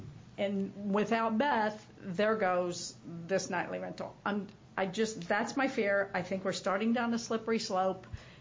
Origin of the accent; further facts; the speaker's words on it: Missouri, United States; I'm from Missouri. I'm a born skeptic.